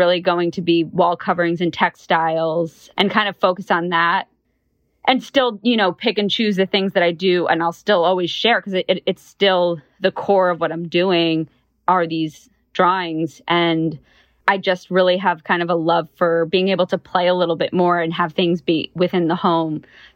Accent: New York, United States; now in Miami, United States; Danny's from Michigan. I'm from New York and both of our families spend time a lot in Florida.

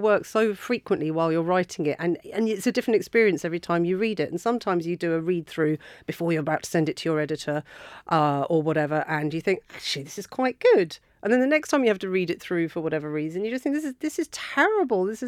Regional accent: England, United Kingdom; If I walked into a pub in the Essex countryside as an English woman, I would not be taken aback by a male bartender

